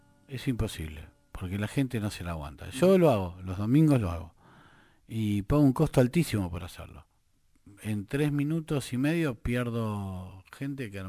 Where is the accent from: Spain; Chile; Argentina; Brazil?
Argentina; Rosario, Santa Fe; yo soy de Rosario.